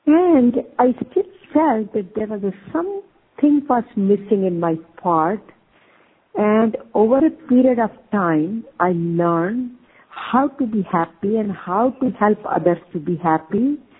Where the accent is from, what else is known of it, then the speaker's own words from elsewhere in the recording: India; now in United States; I am originally from India and have been living in USA for last 43 years.